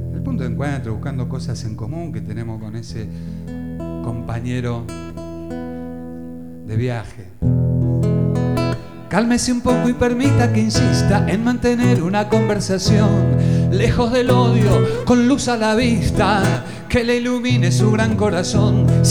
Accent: Ramos Mejía, Buenos Aires Province, Argentina; soy de Ramos Mejía, ¿verdad? De Matanza, Hollywood, de la ciudad de los boliches, de Crash, de Tempo, de Juan de los Palotes, de Pinar de Rocha, de Camelot, de Cupido.

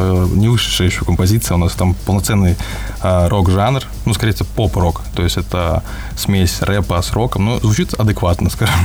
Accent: Velikiye Luki, Pskov Oblast, Russia; я исполнитель из Великих Лук

